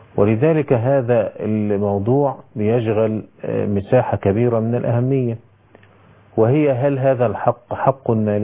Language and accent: Arabic; Egypt; وانتهى الأمر عندنا في مصر في منتصف الخمسينيات إلى صدور قانون يعرف بحق المؤلف